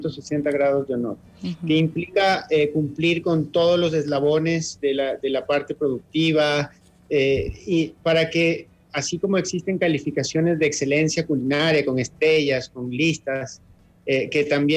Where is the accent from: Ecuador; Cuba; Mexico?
Ecuador; Lo importante es sentirnos capaces de hacerlo como seres humanos, en este caso como ecuatorianos